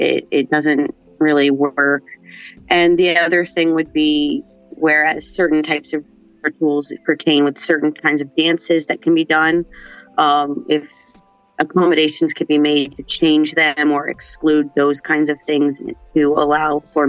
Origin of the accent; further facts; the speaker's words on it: Nova Scotia, Canada; I grew up in Cape Breton.